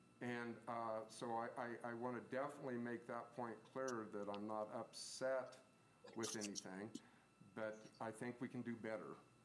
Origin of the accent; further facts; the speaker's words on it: United States; You know, I'm an American.